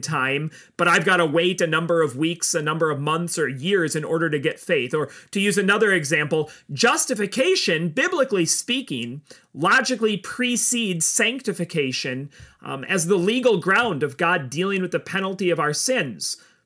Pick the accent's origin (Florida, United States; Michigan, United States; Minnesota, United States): Minnesota, United States; I grew up in Minnesota with the Great Lakes, Joel.